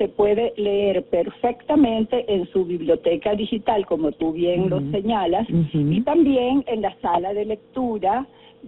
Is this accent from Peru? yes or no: no; Venezuela; que no podemos acceder a los libros somos los venezolanos porque Amazon no llega acá.